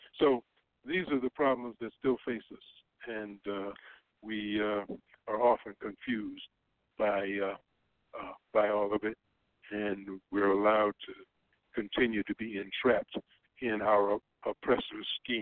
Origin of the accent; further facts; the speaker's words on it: Virginia, United States; And as I grew up in Virginia, we had segregation, separate but equal